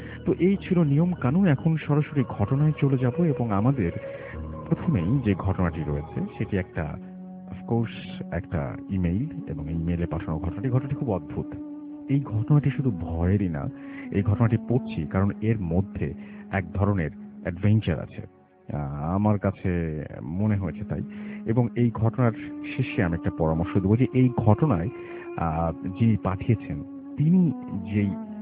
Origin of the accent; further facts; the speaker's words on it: Bangladesh; তাদের মধ্যে ছিল পাকিস্তানের, শ্রীলঙ্কান, ইন্ডিয়ান, এমনকি নেপালি, তার মধ্যে আমরা দুজন বাংলাদেশি।